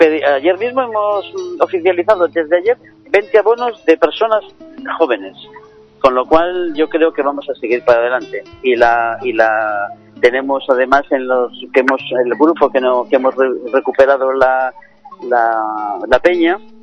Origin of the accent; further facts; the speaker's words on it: Torrelavega, Cantabria, Spain; porque soy de Torre la Vega y aquí hay plaza de toros.